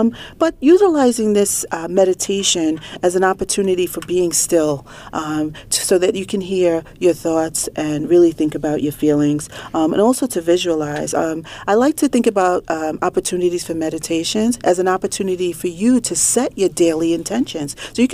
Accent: Brooklyn, New York, United States; I grew up in Brooklyn, in the inner city, and as a single parent, always ran track.

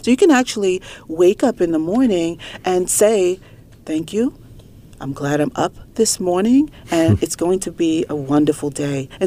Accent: Brooklyn, New York, United States; I grew up in Brooklyn, in the inner city, and as a single parent, always ran track.

